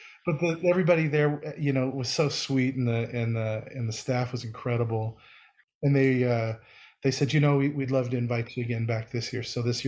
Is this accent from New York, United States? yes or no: no; Seattle, Washington, United States; but I grew up in Seattle, so I mean, I was a '90s kid